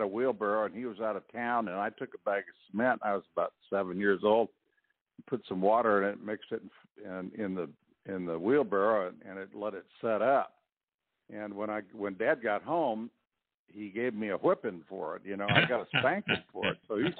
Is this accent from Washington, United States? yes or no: no; Chicago, Illinois, United States; born there; I was born in Chicago.